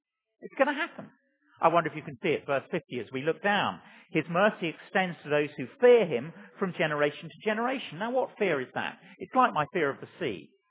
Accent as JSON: {"language": "English", "country": "Chile", "tie": "born or raised there", "also_born_or_lived": "Africa", "said": "I grew up in Chile. That's where I got my stupid name"}